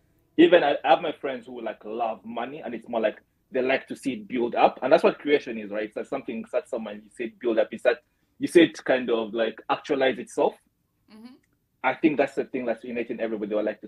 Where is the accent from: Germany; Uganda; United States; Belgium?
Uganda; My experience, because I came from Uganda, right?